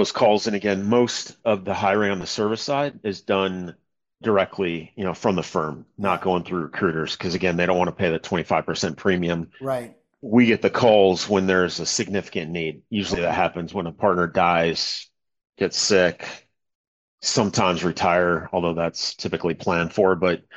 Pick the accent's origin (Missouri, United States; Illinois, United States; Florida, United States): Illinois, United States; Chicago; Yeah, so I was born in Chicago. First 10 years of my life were spent on Marine Corps bases.